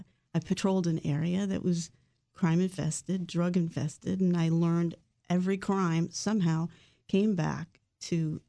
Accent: Minnesota, United States; I ended up growing up in Minnesota. I didn't pursue law enforcement there.

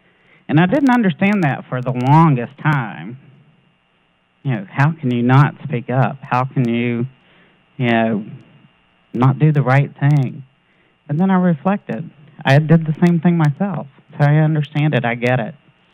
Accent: West Virginia, United States; moved away as an adult; I had to leave my home state, my family, my friends, and I relocated. And it's been a good move, trust me. I was afraid in West Virginia.

